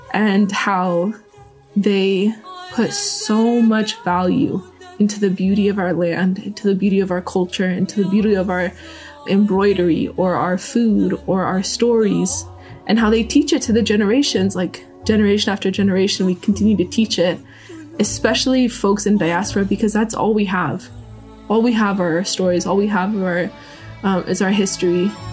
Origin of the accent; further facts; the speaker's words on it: Seattle, Washington, United States; I am a Palestinian born and raised in Seattle.